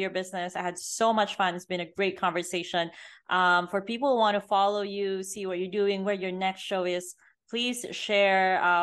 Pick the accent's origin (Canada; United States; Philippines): Philippines; English is a second language; For me as a Filipina, it was pretty easy if you have a business.